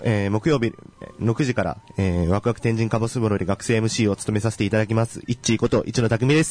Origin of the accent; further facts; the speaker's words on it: Beppu, Oita, Japan; 大分県の別府出身です。